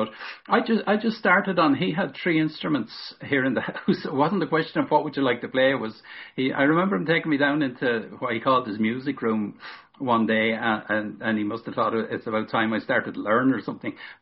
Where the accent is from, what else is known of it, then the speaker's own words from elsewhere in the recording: County Wicklow, Ireland; I never actually entered a flat through Wicklow, even though I'm from Wicklow.